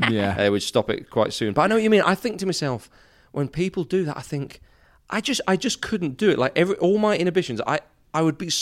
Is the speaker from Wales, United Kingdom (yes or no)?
yes; Wales, United Kingdom; British, I'm Welsh.